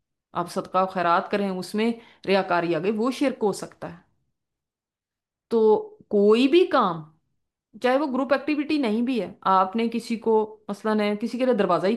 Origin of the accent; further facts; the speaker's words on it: Punjab, India; प्यारे उस्ताद मैं इंडिया पंजाब से हूँ